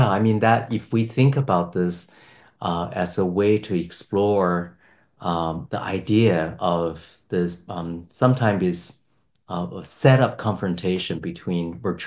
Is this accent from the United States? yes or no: no; Beijing, China; English is a second language; when I was still a child, I was growing up in Beijing, and this is the last years of the Cultural Revolution.